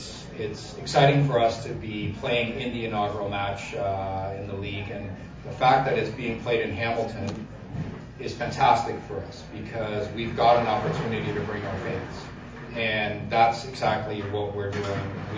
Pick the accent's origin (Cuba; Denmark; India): Denmark; I'm from Denmark originally.